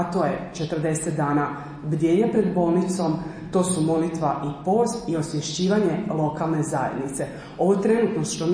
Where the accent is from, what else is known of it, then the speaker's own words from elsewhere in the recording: Vukovar, Vukovar-Srijem County, Croatia; skroz od Vukovara, odakle sam ja, do Dubrovnika.